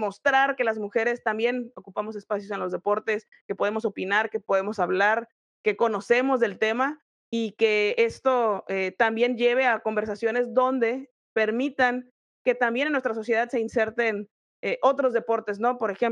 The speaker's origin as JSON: {"language": "Spanish", "town": "Tijuana", "region": "Baja California", "country": "Mexico", "said": "porque yo soy de Tijuana"}